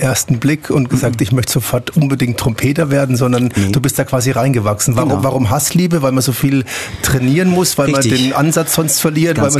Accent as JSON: {"language": "German", "town": "Würzburg", "region": "Bavaria", "country": "Germany", "said": "weil ich komme aus Würzburg, da ist es ja analog, wir hatten ja auch sehr große Ami-Kasernen"}